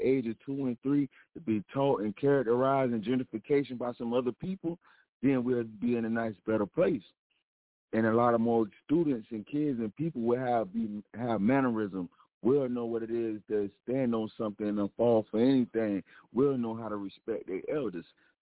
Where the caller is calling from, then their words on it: Florida, United States; I'm calling from the Gunshine State, Blazing City.